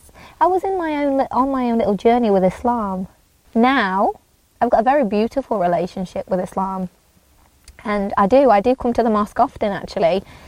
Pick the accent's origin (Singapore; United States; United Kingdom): United Kingdom; England; Not because I hate my own country, absolutely not. This is home. England is home. I love this country. I'm half English.